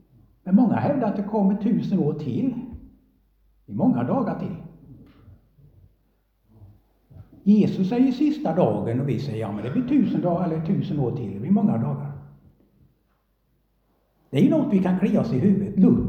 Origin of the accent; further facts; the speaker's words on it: Småland, Sweden; ni vet, jag är från Småland.